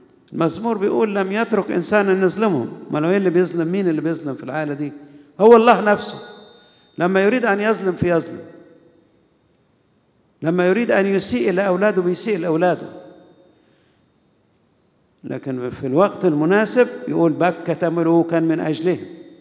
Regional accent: Egypt; عندنا في مصر

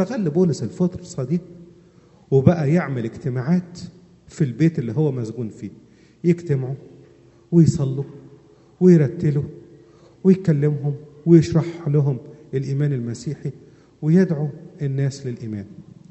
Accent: Egypt; زي ما عندنا في مصر أي واحد يحب يهرب يروح حتى يقولك إيه، أنا هروح القاهرة

